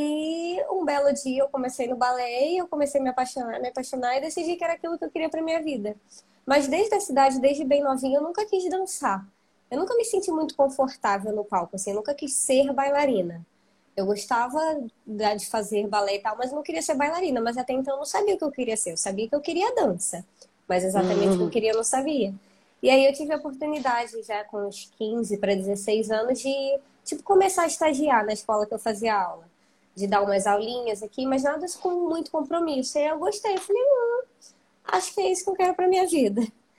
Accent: Rio de Janeiro, Brazil; Eu sou do Rio de Janeiro, natural daqui, nasci aqui.

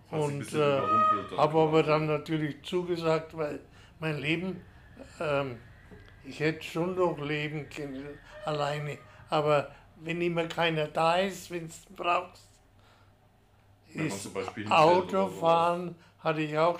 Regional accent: Lübbenau, Brandenburg, Germany; Ich komme aus Lübbenau und ich bin 87 Jahre, aber im Januar werde ich 88

